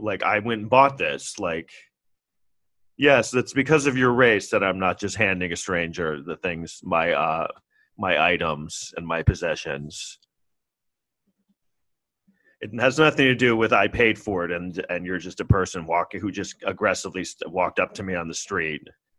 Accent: New York, United States; but just also I grew up in New York

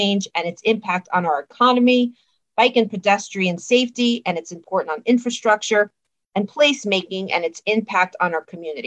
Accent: New Jersey, United States; I'm a lifelong resident of the great state of Jersey. I was born in North Jersey, educated in Central Jersey, and raising my family right here in Hightstown.

